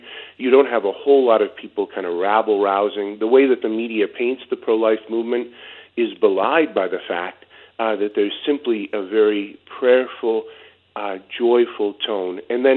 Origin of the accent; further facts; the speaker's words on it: North Dakota, United States; We're from North Dakota. We're not afraid of a little snow.